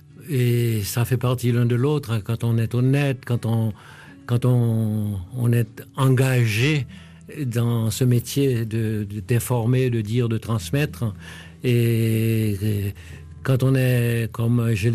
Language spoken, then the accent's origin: French; Bénet, Sud-Est, Haiti; je suis né en Haïti, dans un petit village qui s'appelle Bénet, et non loin de Jacmel. Et j'ai grandi